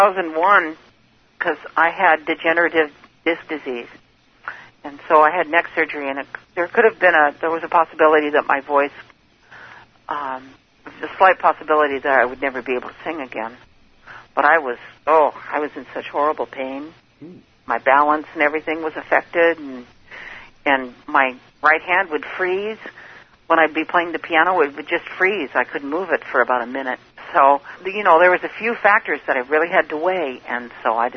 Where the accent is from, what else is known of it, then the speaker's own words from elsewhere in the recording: Tacoma, Washington, United States; born there; However, I was born in Tacoma, Washington in 1953 on December 10th around 5 a.m. in the morning.